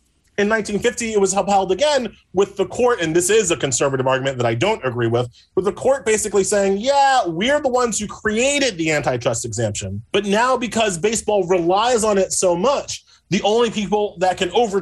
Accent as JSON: {"language": "English", "region": "New York", "country": "United States", "tie": "born or raised there", "said": "I mean, I don't want to disparage my home state up here in New York"}